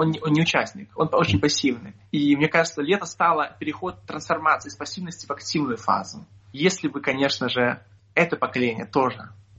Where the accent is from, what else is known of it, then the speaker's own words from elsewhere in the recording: Belarus; А кто мы такие, белорусы?